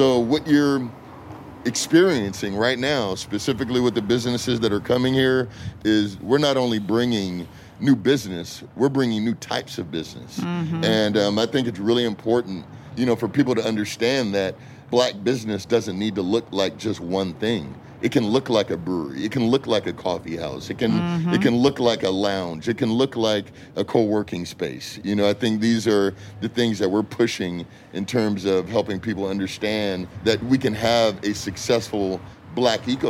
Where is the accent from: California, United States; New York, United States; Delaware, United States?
California, United States; born there